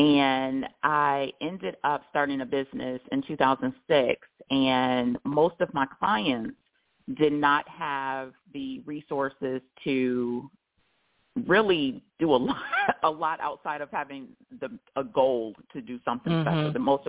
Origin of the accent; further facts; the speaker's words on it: Chicago, Illinois, United States; I'm from the Midwest. And so when I'm home, when I go back to Chicago, there's a Dunkin' Donuts just about every other block.